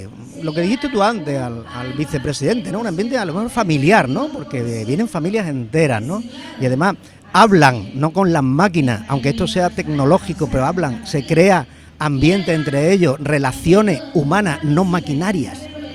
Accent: Dos Hermanas, Andalusia, Spain; que empezó en Dos Hermanas, en mi pueblo

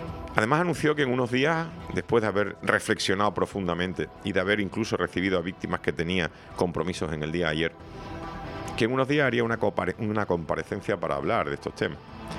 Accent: Spain; me considero parte del problema porque soy español

